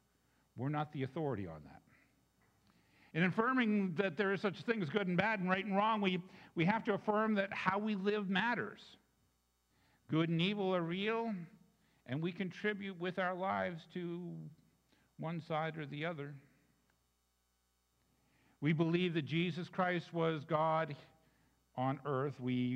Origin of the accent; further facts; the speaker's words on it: Canada; Being Canadian means living in a way where we get along with each other, even if we don't believe the same thing.